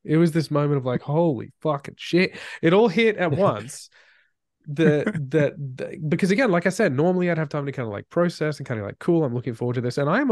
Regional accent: Australia; even as an Aussie, when you think about traveling to the US

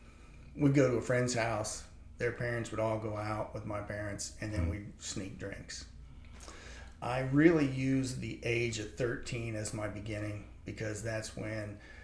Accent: Ohio, United States; moved away as an adult; also born or lived in Texas; by the time I was 19, I grew up in Ohio, and it was time to leave. You know, it was time to get thrown out of the nest. And so I left Ohio and moved to Texas.

